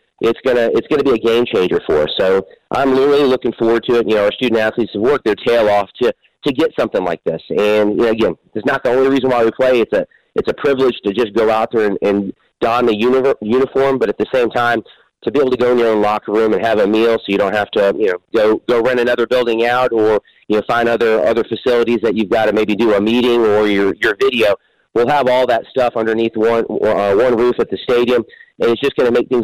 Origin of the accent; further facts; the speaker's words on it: Memphis, Tennessee, United States; I'm from Memphis. I've always been proud of it.